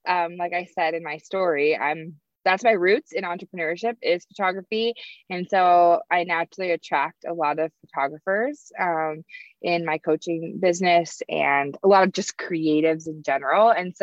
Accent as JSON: {"language": "English", "town": "Indianapolis", "region": "Indiana", "country": "United States", "said": "I'm from Indy. Yes. And we spend our summers up in Northern Michigan, Traverse City, my favorite place on earth."}